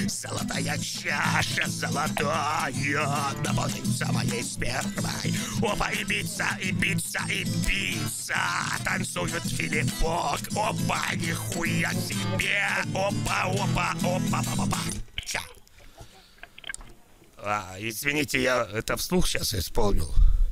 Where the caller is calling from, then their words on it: Moscow, Russia; Я из Москвы вам звоню вообще-то.